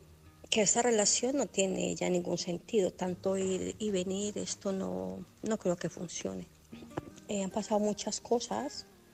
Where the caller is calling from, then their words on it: Barcelona, Catalonia, Spain; de Barcelona.